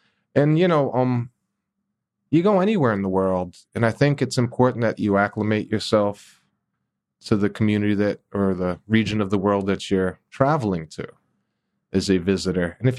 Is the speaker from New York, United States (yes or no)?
yes; Fort Greene, New York, United States; I grew up in Fort Greene, ton of beautiful homes in Fort Greene, but they were allowed to hit rock bottom during the 70s and 80s.